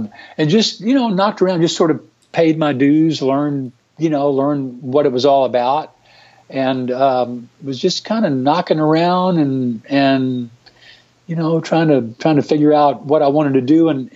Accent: Memphis, Tennessee, United States; now in Nashville, United States; I grew up in Memphis and listened to R&B my whole life as a little kid growing up.

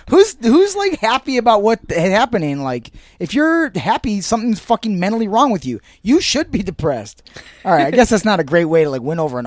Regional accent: Ohio, United States; And El Paso and in my home state of Ohio, in Dayton, Ohio.

